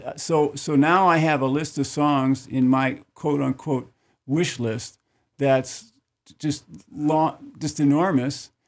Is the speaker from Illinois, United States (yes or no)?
yes; Chicago, Illinois, United States; I found a book from where I'm from Chicago, which was a WLS, which was a huge radio station in Chicago.